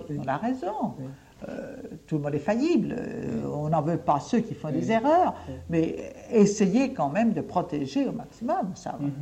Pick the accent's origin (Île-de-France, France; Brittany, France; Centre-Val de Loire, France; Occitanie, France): Centre-Val de Loire, France; Gien; puisque je suis originaire de Gien